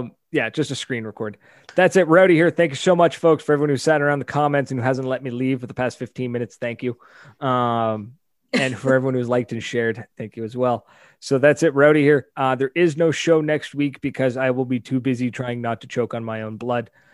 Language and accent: English; Canada; that's me being Canadian.